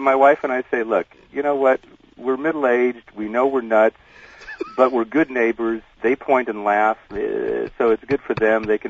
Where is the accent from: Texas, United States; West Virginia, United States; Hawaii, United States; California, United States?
California, United States; San Jose; I was raised in Northern California in San Jose